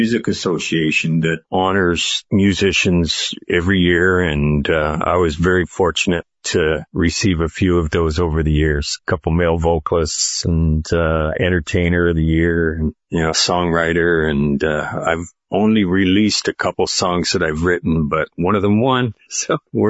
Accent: Winnipeg, Manitoba, Canada; In Canada, I started playing guitar when I was 9

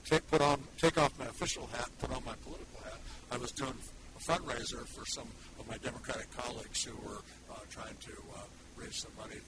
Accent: St. Helena, California, United States; It reminds me of my hometown, St. Helena.

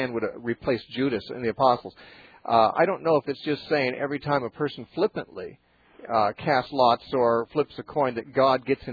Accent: United States; born there; Okay, so I was born in America where I could know the gospel.

